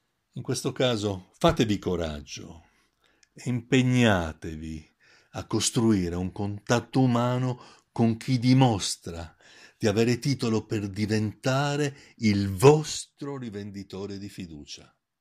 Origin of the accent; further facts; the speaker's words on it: Trieste, Friuli-Venezia Giulia, Italy; Sono nato e vivo a Trieste. Il mare mi vibra dentro.